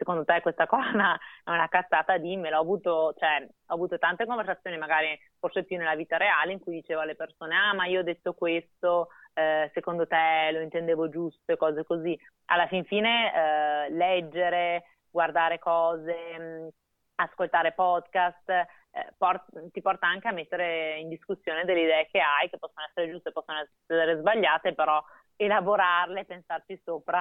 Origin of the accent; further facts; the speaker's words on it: Veneto, Italy; Io sono veneta, quindi qua in Veneto